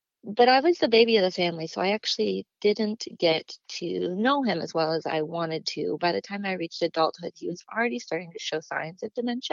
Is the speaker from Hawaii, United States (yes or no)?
no; Duluth, Minnesota, United States; Duluth is my home. I was born and raised in Duluth, but I am a dual citizen because my father is from Southern Ontario.